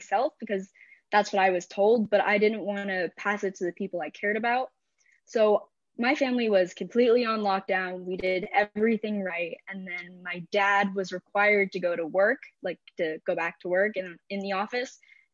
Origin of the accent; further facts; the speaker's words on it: California, United States; I'm actually from California